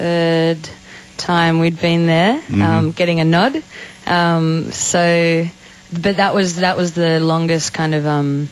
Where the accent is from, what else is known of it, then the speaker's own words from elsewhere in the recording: Sydney, New South Wales, Australia; I grew up in Sydney, and my grandma was in Melbourne